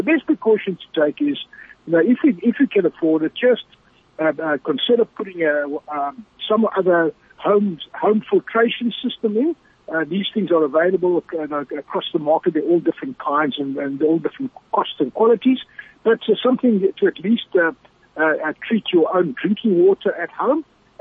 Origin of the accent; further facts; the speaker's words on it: South Africa; But I think we as South African citizens deserve something better than we have at the moment.